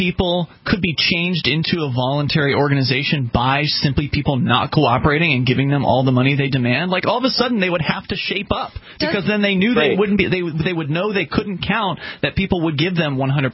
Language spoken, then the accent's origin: English; Florida, United States; I came up from Florida.